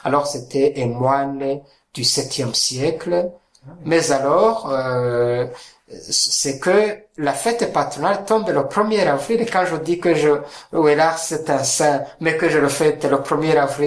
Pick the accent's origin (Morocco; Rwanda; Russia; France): Rwanda; Je suis né en 1975, donc je suis rwandais d'origine.